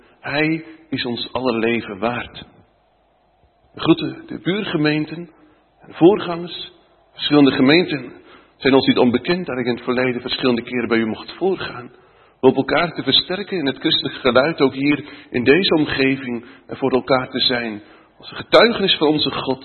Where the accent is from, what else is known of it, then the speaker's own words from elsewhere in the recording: Arnemuiden, Zeeland, Netherlands; born there; maar ook Sint-Antoniepolder en onze geboorteplaats Arnhem-Muiden.